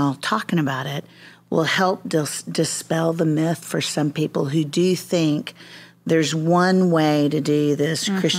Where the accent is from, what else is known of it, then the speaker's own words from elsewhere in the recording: the South, United States; because when I was younger and I grew up in the South